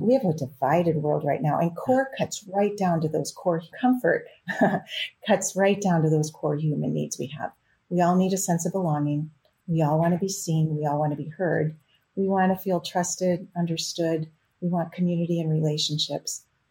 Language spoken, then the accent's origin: English; Wisconsin, United States; I grew up in Wisconsin and I had all my relatives nearby, right?